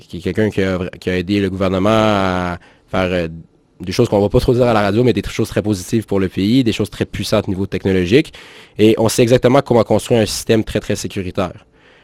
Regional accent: Quebec, Canada; On vient du Québec, les autres, en passant, c'est pour ça qu'on parle français.

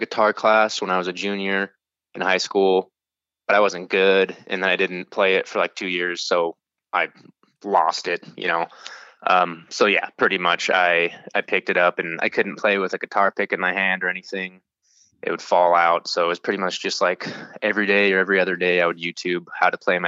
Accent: Thompson Falls, Montana, United States; We grew up learning it in my school where I grew up in Thompson Falls, Montana

